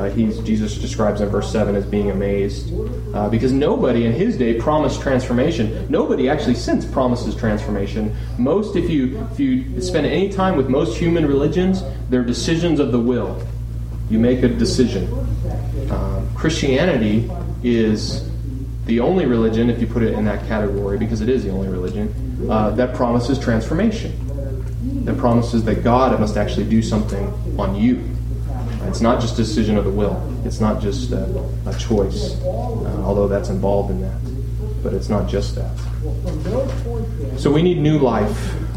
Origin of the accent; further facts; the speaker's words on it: United States; We're American because we come from American parents